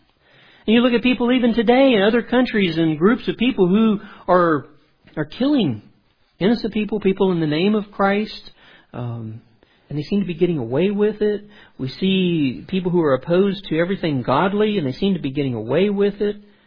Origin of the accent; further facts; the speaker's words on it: Louisiana, United States; I grew up in South Louisiana. We had a lot of fig trees.